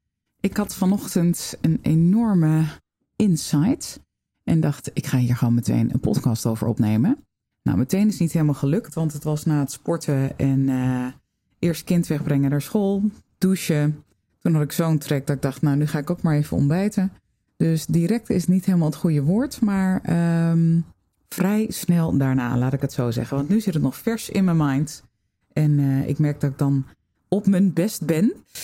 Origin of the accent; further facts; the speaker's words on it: Netherlands; Ik ook, ik ben ook een Nederlander.